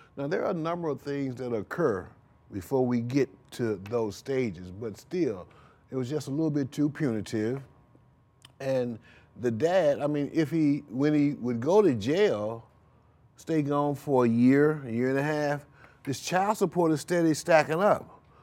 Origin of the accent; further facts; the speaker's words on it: Rochester, New York, United States; I'm from Rochester, New York.